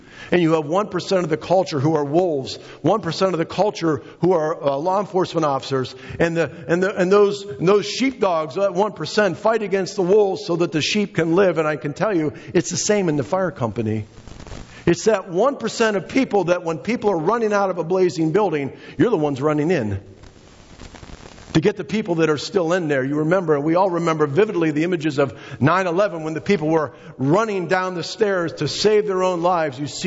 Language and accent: English; United States; And I'm a capitalist. I'm an American.